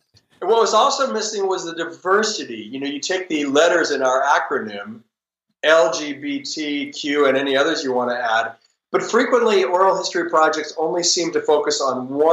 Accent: Los Angeles, California, United States; So I was born and raised actually here in Los Angeles. One of the few people who was born and raised here and actually lives here.

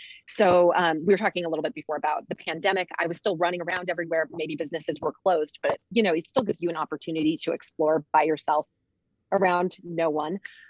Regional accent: West Coast, United States; So, I went to school, I grew up on the West Coast and I went to school at Pratt in Brooklyn.

